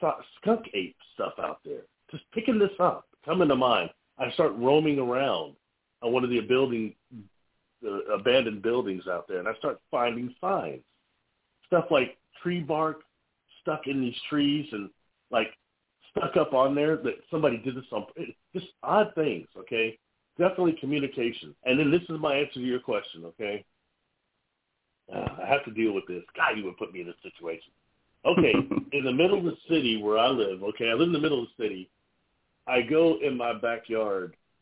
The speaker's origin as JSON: {"language": "English", "region": "Midwest", "country": "United States", "said": "I said, look, I'm from the Midwest."}